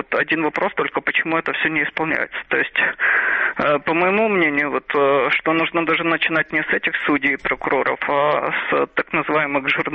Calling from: Odesa, Odesa Oblast, Ukraine

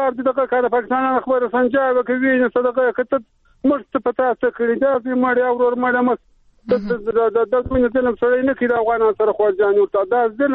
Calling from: Kandahar, Afghanistan; له کندهار ولایت

